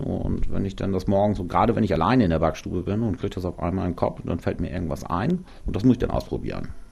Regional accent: Bistensee, Schleswig-Holstein, Germany; born there; In Bistensee, da hatten wir vorher eine Bäckerei noch, da bin ich direkt als Hausgeburt in der Bäckerei geboren worden.

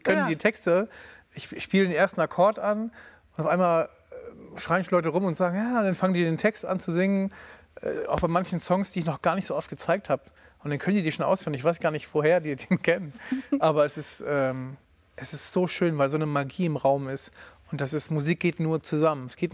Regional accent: Radekow, Mecklenburg-Vorpommern, Germany; also born or lived in Berlin; bin in Berlin geboren und in Radekow, einem kleinen Dorf an der Ostsee, aufgewachsen.

